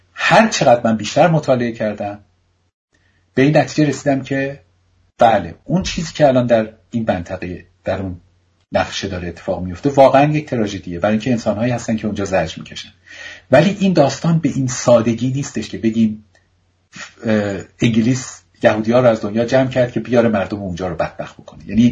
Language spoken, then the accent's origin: Persian; Iran; moved away; تا انقلاب یا حتی تا موقعی که من از ایران اومدم بیرون